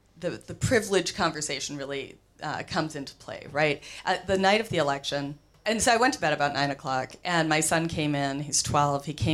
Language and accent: English; Minnesota, United States; I'm white, and I'm, you know, short, I'm non-threatening, I'm Minnesotan